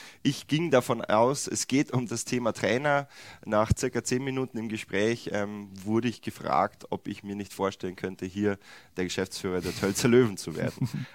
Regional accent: Greiling, Bavaria, Germany; Es war wirklich so, dass ich bin in Greiling groß geworden und da hat wirklich jeder entweder Eishockey oder Fußball gespielt

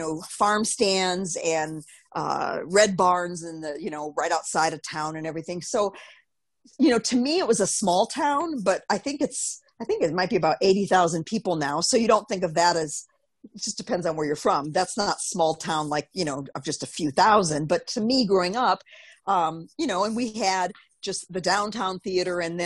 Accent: Racine, Wisconsin, United States; So growing up in Racine, and also Racine is famous for Frank Lloyd Wright, a few of his buildings.

